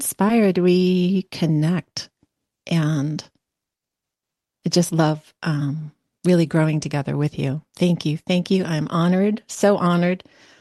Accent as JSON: {"language": "English", "region": "New York", "country": "United States", "said": "And now I'm also … from New York."}